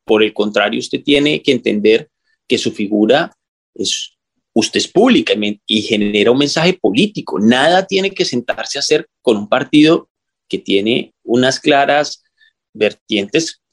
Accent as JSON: {"language": "Spanish", "country": "Colombia", "lives_now": "Spain", "said": "para nosotros como colombianos en el exterior, como residentes"}